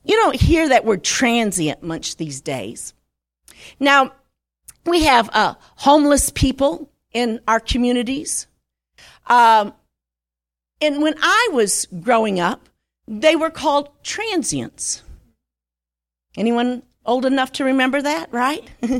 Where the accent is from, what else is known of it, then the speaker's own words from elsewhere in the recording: Toledo, Ohio, United States; when I was growing up, and I grew up in Toledo